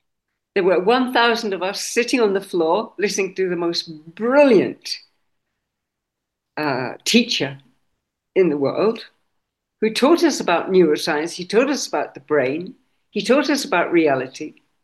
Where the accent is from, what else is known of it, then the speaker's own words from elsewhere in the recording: Scotland, United Kingdom; also born or lived in Cambridge / London; now in Sweden; No, I was actually born in the UK, so I'm Scots and Belgian. I was born in Scotland. My father was Scots, my mother was Belgian, and then we lived in Cambridge and in London. And then I married a Swede. So my family is here.